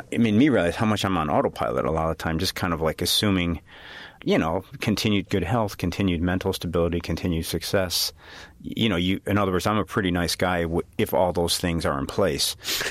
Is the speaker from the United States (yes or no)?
yes; Chicago, Illinois, United States; I'm from Chicago, so I kind of know the grid